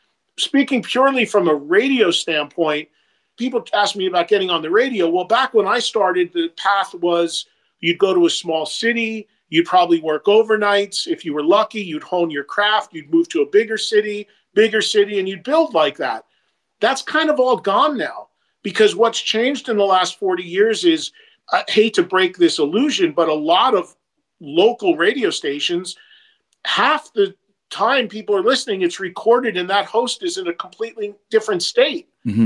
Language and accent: English; New Jersey, United States; But when my hometown in New Jersey has three colleges in it